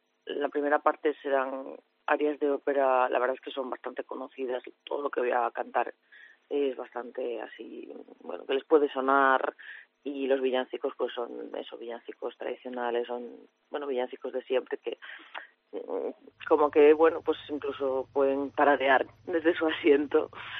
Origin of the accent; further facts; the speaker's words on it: Ferrol, Galicia, Spain; Efectivamente, soy gallega, soy de Ferrol, sí, efectivamente.